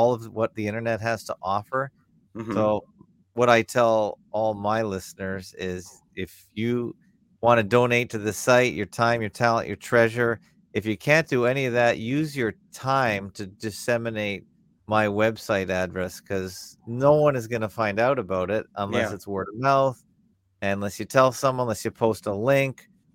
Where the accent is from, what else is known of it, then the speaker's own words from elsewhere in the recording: Canada; Well, it's I'm Canadian, but the site is not in Canada.